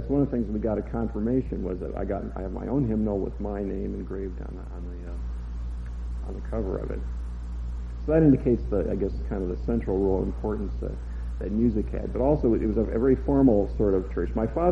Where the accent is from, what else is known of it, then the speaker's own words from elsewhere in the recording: Marquette, Michigan, United States; I grew up in United Methodist Church in Marquette, Michigan.